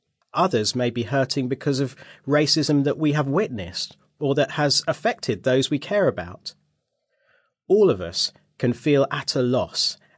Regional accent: London, United Kingdom; am Black British. I was born in London to parents from the island of Barbados in the Caribbean, who had moved to the UK to work and study. The suburb where I grew up was predominantly white.

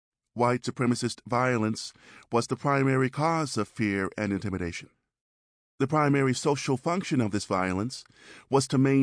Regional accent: Compton, California, United States; Dad told me stories about Mississippi when I was growing up in Compton, California.

